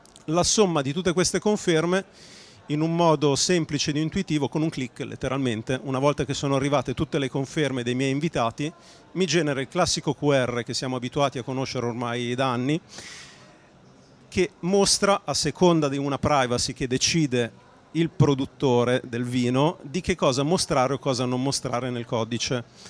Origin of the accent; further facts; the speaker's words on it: Switzerland; vengo dalla Svizzera.